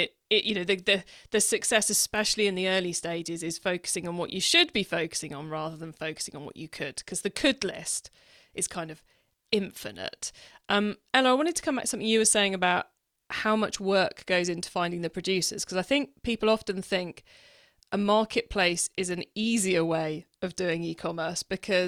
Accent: South West England, United Kingdom; accent: Cornish; Yes, I must admit I am Cornish. I live not far from fishing areas.

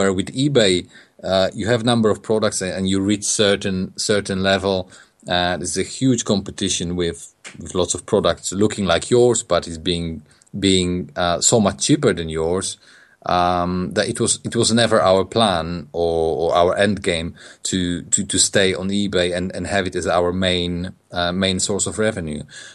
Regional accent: Poland; now in United Kingdom; I'm from Poland. I came to England in 2005.

